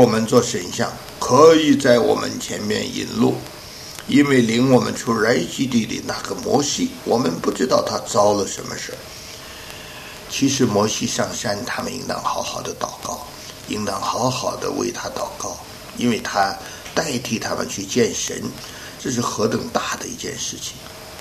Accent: China; 像我们中国人说猴子是

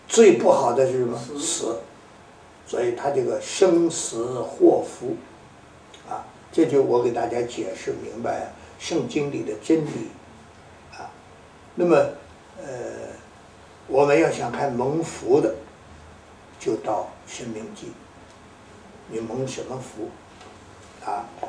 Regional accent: China; 我们中国人也说嘛

